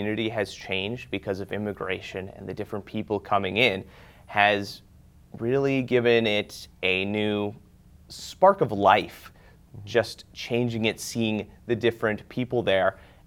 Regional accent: Winkler, Manitoba, Canada; I was raised in Winkler for most of my life.

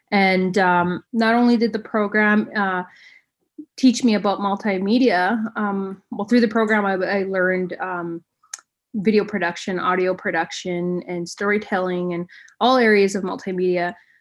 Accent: Manitoba, Canada; I'm Cree Ojibwe from Peguis First Nation.

